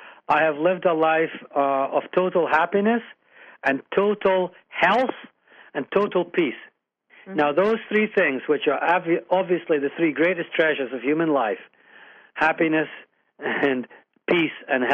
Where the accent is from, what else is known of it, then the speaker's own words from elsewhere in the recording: Japan; moved away as an adult; now in Canada; Now I'm in British Columbia. I left Japan.